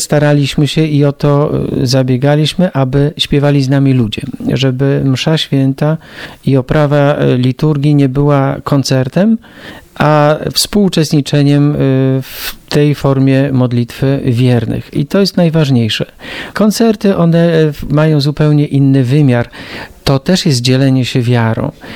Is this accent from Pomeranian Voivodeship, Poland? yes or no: yes; Gdańsk, Pomeranian Voivodeship, Poland; Wychowałem się w parafii Najświętszego Serca Jezusowego w Gdańsku, w Brzeszczu.